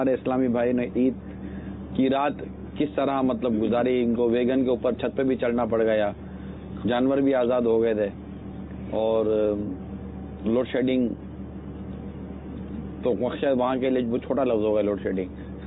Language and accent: Urdu; Pakistan; میں میرے ملک میں رہتا ہوں, میں پاکستانی ہوں